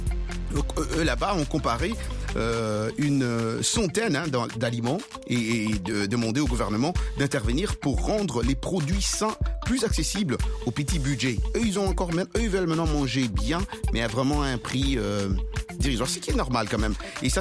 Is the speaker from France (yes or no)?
no; Cameroon; ici chez nous au Cameroun, hein, surtout à l'ouest